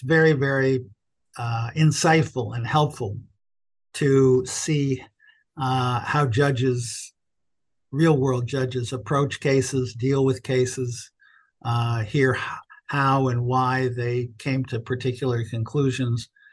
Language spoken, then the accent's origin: English; Chicago, Illinois, United States; I grew up on the south side of Chicago. I went to public school, primary school and high school.